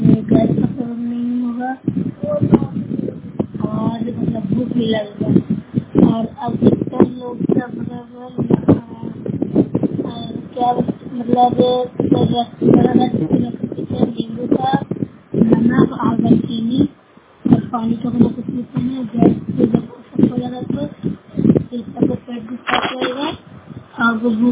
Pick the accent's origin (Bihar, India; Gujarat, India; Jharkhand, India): Bihar, India